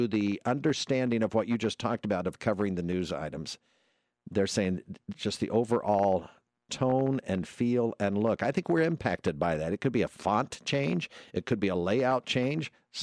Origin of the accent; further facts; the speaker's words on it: Macon, Missouri, United States; I grew up in Macon, Missouri.